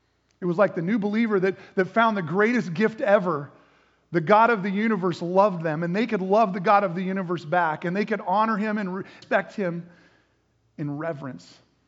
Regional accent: Washington, United States; Okay, I grew up in Washington State.

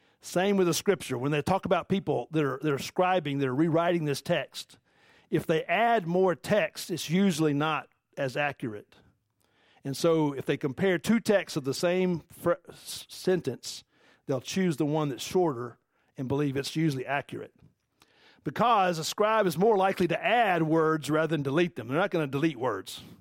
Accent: Atlanta, Georgia, United States; I'm a city guy. I'm Atlanta. I'm from Atlanta, Georgia. I know nothing about farming or animals or anything.

